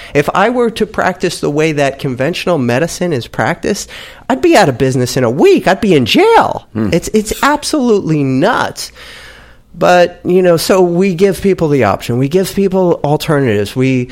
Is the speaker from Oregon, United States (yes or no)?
no; New Jersey, United States; Absolutely. You know, we're from Jersey.